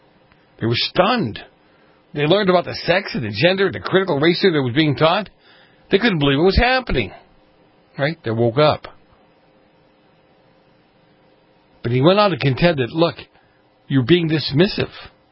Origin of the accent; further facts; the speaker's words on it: Boston, Massachusetts, United States; I won't tell the whole story about my uncle when I was a kid growing up in Boston. My mom moved me to a suburb because she thought we'd be better off there.